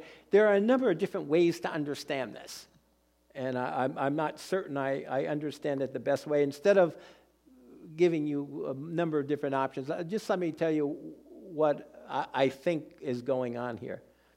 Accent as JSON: {"language": "English", "region": "New Jersey", "country": "United States", "said": "I'm from New Jersey, so I speak differently."}